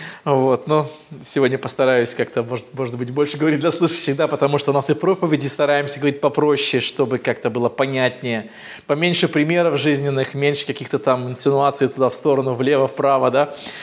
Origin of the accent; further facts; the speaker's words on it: Dagestan, Russia; now in Saint Petersburg, Russia; сами родом из Дагестана, и, ну, 20 лет мы живем в Петербурге